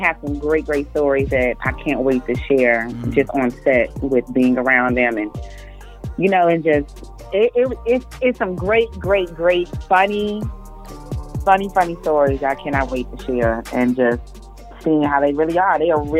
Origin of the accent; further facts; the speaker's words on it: Texas, United States; I grew up in Texas